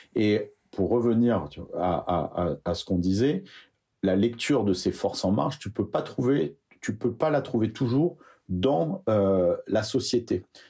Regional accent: Nice, Provence-Alpes-Côte d'Azur, France; Moi, je suis niçois.

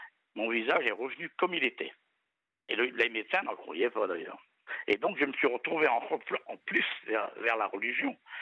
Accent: Brittany, France; first language Breton; French is a second language; Et puis moi, je parle breton. Je suis breton. Non, avant d'aller à l'école, je ne parlais que breton.

